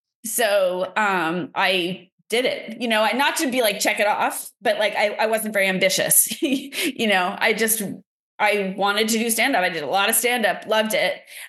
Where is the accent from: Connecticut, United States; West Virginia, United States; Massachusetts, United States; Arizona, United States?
Massachusetts, United States; Boston; now in New York, United States; I'm from Boston, and that's my place. But I have dual citizenship.